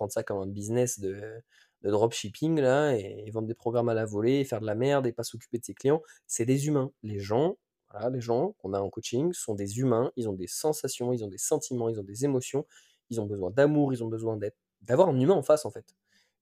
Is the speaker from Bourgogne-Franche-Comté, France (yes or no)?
no; Saintes, Nouvelle-Aquitaine, France; also born or lived in Angoulême; Je viens à la base de Charente-Maritime. J'ai vécu une grande majorité de ma vie aux alentours d'une ville qui s'appelle Saintes, dans le 17. Ensuite, j'étais à Angoulême dans mes études en STAPS.